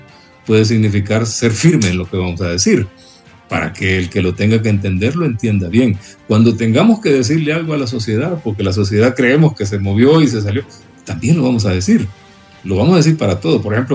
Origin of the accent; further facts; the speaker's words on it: Honduras; la sabiduría de todos los que somos hondureños